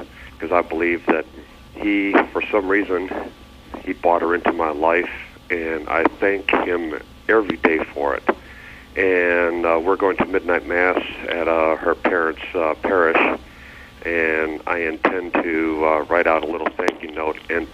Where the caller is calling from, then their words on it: Detroit, Michigan, United States; I'm calling from Detroit, Michigan.